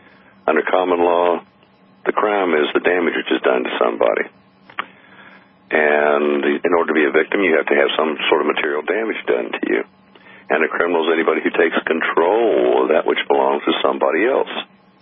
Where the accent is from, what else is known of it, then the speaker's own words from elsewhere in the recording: West Virginia, United States; Okay, I said, well … from West Virginia.